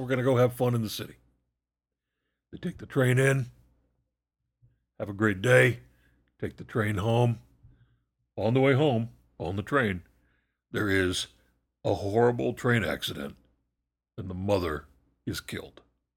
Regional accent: United States; Because that's how it's spelled, and I'm an American.

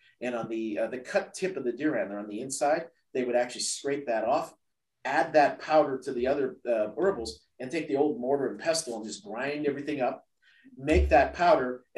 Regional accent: San Francisco, California, United States; So growing up in as an American born Chinese in San Francisco, and God love them, my grandparents, whenever I got sick, would drag me down to Chinatown into these various herbal shops.

